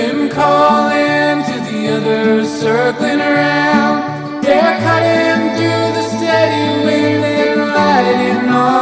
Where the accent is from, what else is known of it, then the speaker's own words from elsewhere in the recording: Brittany, France; Moi j'ai grandi à la campagne, j'ai grandi en Bretagne, à la campagne à côté de Brest, mais j'étais quand même à côté d'une grande ville, quoi.